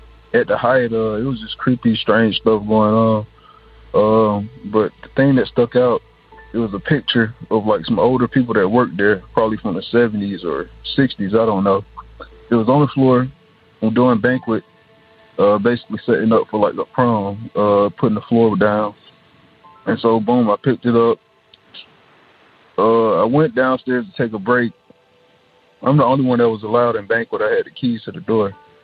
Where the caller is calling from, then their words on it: Atlanta, Georgia, United States; I'm calling from Atlanta, Georgia.